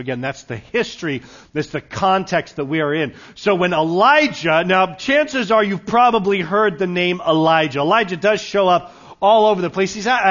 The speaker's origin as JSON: {"language": "English", "town": "Vacaville", "region": "California", "country": "United States", "tie": "born or raised there", "also_born_or_lived": "El Paso", "said": "from Vacaville. Well, I was born in El Paso, but I grew up in Vacaville. Where's Vacaville?"}